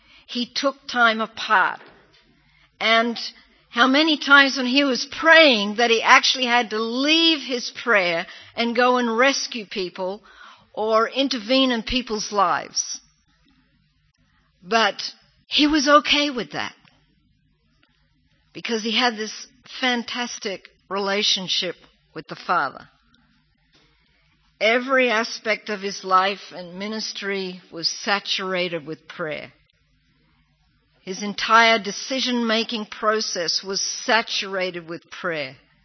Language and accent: English; Toowoomba, Queensland, Australia; now in Israel; I'm from Toowoomba. Yeah, I know about Bow Desert. You can't fool me about Bow Desert. Right, so I'm Australian and I've been in Israel for 39 years.